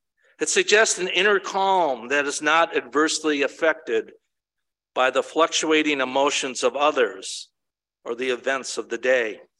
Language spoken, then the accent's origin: English; Milwaukee, Wisconsin, United States; Kathy and I grew up in Milwaukee.